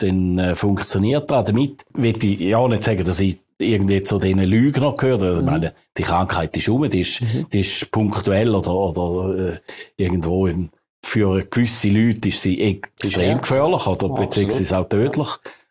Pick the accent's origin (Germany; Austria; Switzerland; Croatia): Switzerland; St. Gallen; früher, wo ich aufgewachsen bin, haben wir in St. Gallen noch drei Zeitungen gehabt